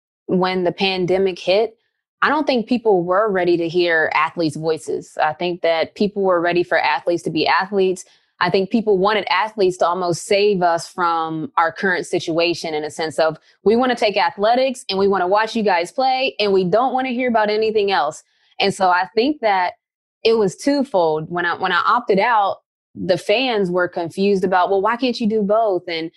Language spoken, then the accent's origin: English; West Virginia, United States; because I'm coming from West Virginia.